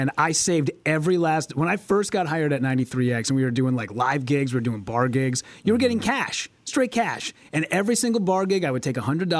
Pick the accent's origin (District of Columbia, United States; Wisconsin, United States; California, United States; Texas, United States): Wisconsin, United States; La Crosse; now in Minneapolis, United States; But I do remember when I first came to Minneapolis, because I came from La Crosse, Wisconsin, we got $40 an hour.